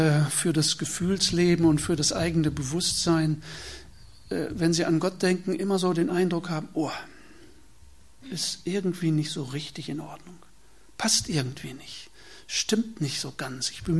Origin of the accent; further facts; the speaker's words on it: North Rhine-Westphalia, Germany; bei uns in Westfalen sagt man Idötz oder Döpken